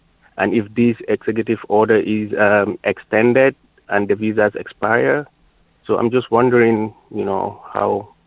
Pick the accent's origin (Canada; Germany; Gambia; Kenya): Gambia; moved away as an adult; now in United States; I'm an immigrant from Gambia, West Africa, and I applied for immigrant visas for my wife and kids.